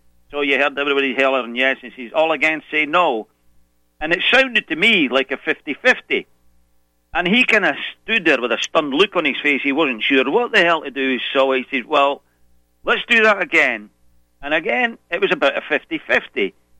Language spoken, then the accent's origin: English; Scotland, United Kingdom; now in United States; I'm from Scotland. I've not been here long.